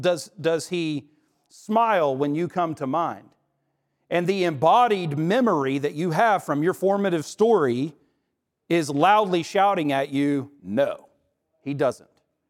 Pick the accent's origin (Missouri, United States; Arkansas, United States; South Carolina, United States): Arkansas, United States; And I grew up in Central Arkansas. Any Arkansans in here?